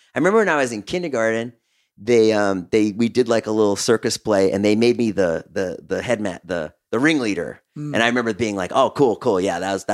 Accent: Boston, Massachusetts, United States; I was growing up in Boston

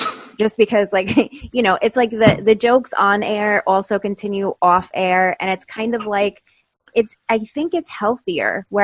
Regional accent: New York, United States; No, I'm from New York. I live in Staten Island.

